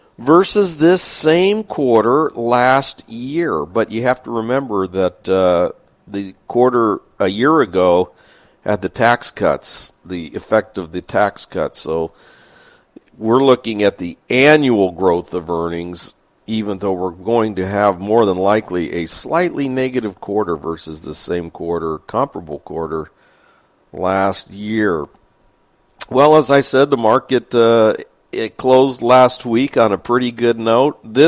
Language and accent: English; San Diego, California, United States; I read some articles about my hometown of San Diego.